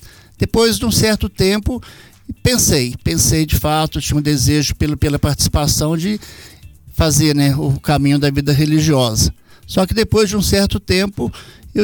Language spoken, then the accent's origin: Portuguese; Passa Verde, Minas Gerais, Brazil; eu sou natural da cidade de Passa Verde, Minas Gerais, próximo mesmo da região aqui.